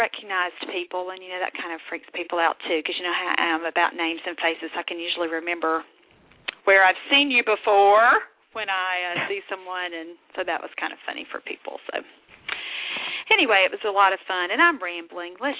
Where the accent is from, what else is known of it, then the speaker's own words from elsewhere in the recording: the South, United States; accent: Southern; And I saw a friend of mine from college last night, and they say that I don't sound Southern at all anymore.